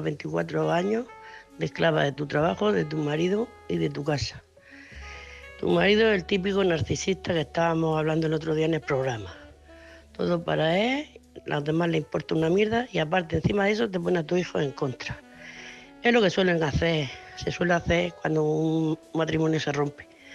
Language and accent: Spanish; Murcia, Region of Murcia, Spain; de Murcia, corresponsal de Murcia.